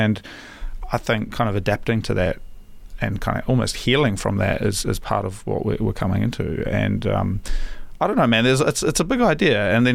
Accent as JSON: {"language": "English", "country": "New Zealand", "lives_now": "Japan", "said": "So I'm from New Zealand originally, and we don't have Amazon in New Zealand, and it's very much like kind of a pain to get stuff. Like, you know, it's certainly now that I live in Japan"}